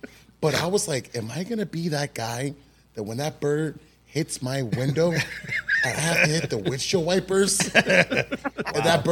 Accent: New York, United States; I'm originally from New York. You know, coming from New York to Florida, you know, I see some crazy things in New York, but oh my gosh, does it beat Florida?

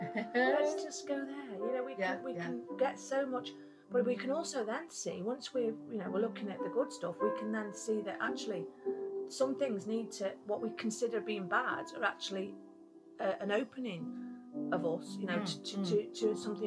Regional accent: Stoke-on-Trent, West Midlands, United Kingdom; We are, yeah.

